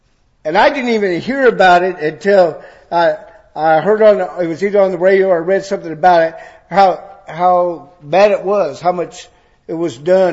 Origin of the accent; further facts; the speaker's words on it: California, United States; I mentioned I grew up in California, and so, you know, what they taught about modest apparel was quite different.